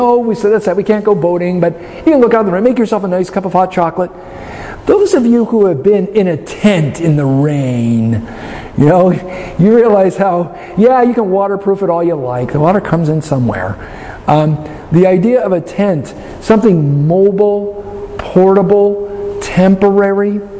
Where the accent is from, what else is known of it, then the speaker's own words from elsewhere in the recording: Alaska, United States; You know, growing up in Alaska, you know, cabins were actually kind of small.